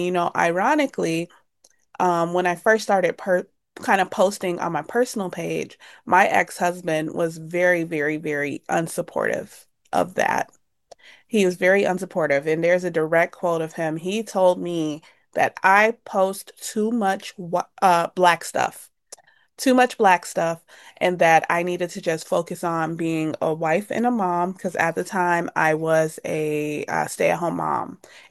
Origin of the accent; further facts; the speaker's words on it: Chicago, Illinois, United States; Growing up in Chicago, my mother, she was an addict, and so I've kind of been hyper independent my whole life.